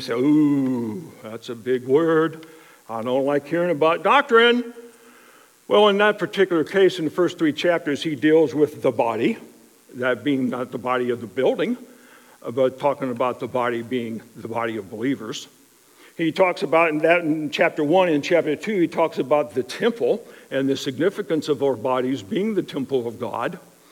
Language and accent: English; Arizona, United States; also born or lived in Ohio; Growing up in Arizona, although being born in Ohio, and the story is long and lengthy, but growing up in Arizona